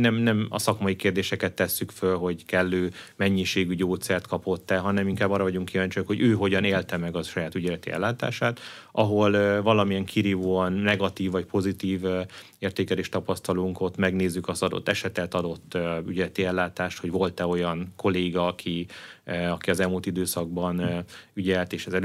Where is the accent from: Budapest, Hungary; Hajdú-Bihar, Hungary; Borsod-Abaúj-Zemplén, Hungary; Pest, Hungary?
Hajdú-Bihar, Hungary; Debrecen; Én azt gondolom, hogy ha egy mondhatom azt, hogy vidékiként, debreceniként, akár Hajdú-Bihar vagy másik vármegyéket ismerve